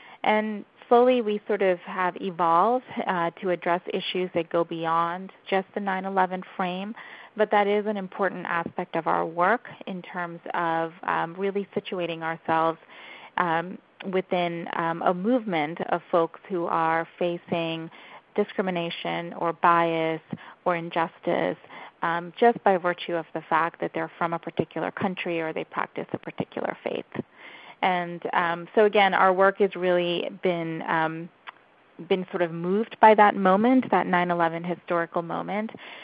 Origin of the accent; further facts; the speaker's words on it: Thiruvananthapuram, Kerala, India; moved away; also born or lived in Louisville, United States; So I was born and raised in Trivandrum, actually.